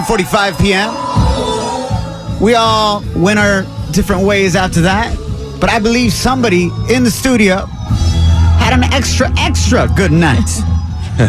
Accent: Jalisco, Mexico; who's from my home state of Jalisco, Mexico.

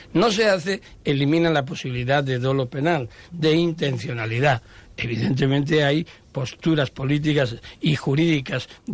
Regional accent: Spain; Yo no tengo, como ciudadano español, ningún problema en que esa consulta se produzca.

